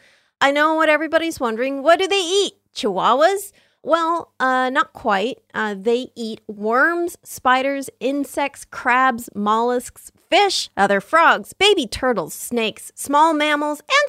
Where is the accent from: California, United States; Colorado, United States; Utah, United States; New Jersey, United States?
California, United States; San Diego; Yeah, I grew up in San Diego, so you'd go to the beach and you'd just dig a hole and sit in that hole.